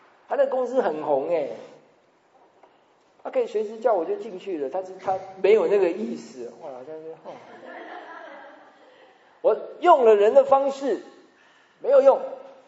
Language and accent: Chinese; Taiwan; 我们台湾话叫大碎声啊，就是大小声啊